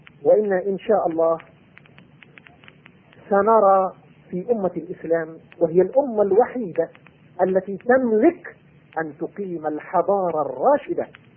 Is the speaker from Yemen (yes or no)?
yes; Yemen; أخبرني مهندس من بلادنا اليمن